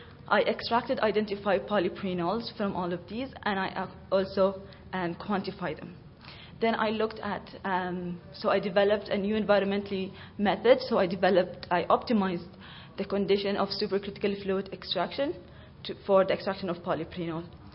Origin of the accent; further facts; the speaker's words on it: Limerick, Munster, Ireland; So I'm actually coming from Ireland, specifically from Limerick County